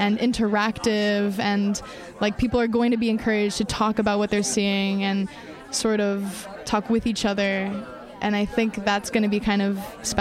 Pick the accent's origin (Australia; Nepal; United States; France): France; So I grew up in France